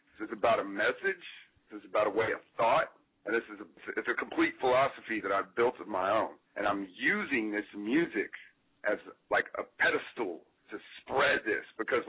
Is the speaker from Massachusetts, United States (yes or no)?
no; Victoria, Texas, United States; I grew up in Victoria, which is 2 hours south of Houston.